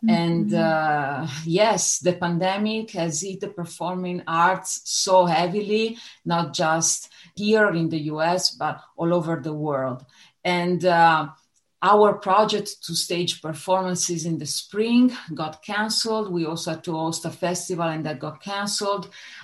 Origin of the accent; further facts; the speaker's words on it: Italy; English is a second language; moved away as an adult; also born or lived in London / France / Switzerland / Los Angeles; I'm originally from Italy, and I lived in different countries and continents, and all of that for dance. I moved to London to study contemporary dance when I was 18. Then I moved to France to dance and study there. Then I moved back to Italy, then to Switzerland.